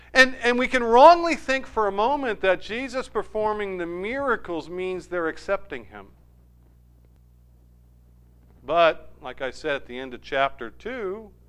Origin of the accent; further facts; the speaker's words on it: New Hampshire, United States; also born or lived in Worcester; I grew up here. 35 years of my life has been in New Hampshire, easily. I'm a New Hampshire person. I'm a New Hampshireite. I was born in Worcester, Mass.